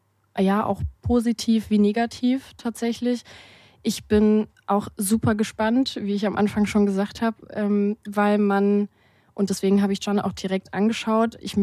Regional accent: Freiburg, Baden-Württemberg, Germany; now in Mannheim, Germany; Ich bin 27, ich komme ursprünglich aus Freiburg und habe dann hier in Mannheim das Studium gemacht.

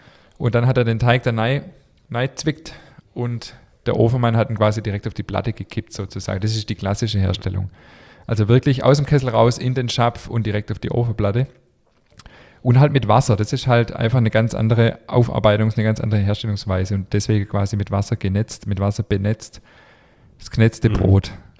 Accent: Baden-Württemberg, Germany

